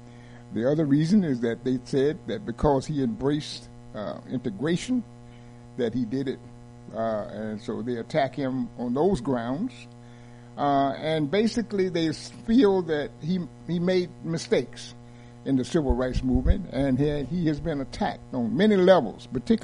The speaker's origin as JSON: {"language": "English", "region": "the South", "country": "United States", "tie": "born there", "said": "I was born in the South, and I lived in a community that was very, very communal in spirit."}